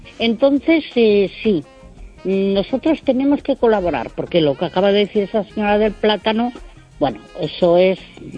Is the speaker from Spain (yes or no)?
yes; Galicia, Spain; moved away; also born or lived in Navarre; que soy gallega